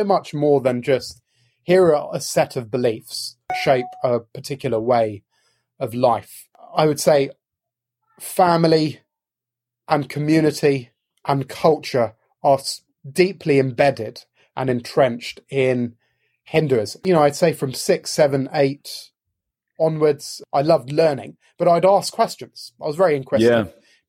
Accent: United Kingdom; So I was born here. I'm British, okay. As is my younger sister.

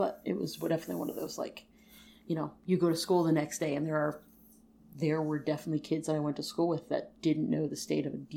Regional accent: Connecticut, United States; So I'm from Connecticut. So it's right there.

